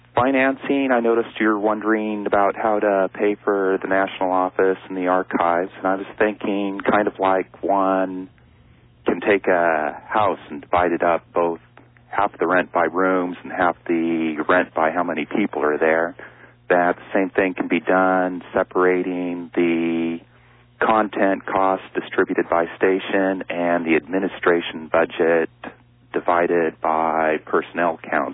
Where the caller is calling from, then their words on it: Los Angeles, California, United States; I'm calling from Los Angeles.